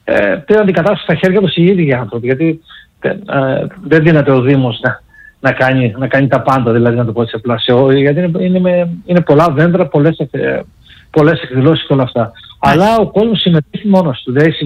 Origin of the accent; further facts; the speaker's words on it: Parkani, Greece; έχουμε γιορτή τσιγαρίδα στο Παρκάνι, το χωριό μου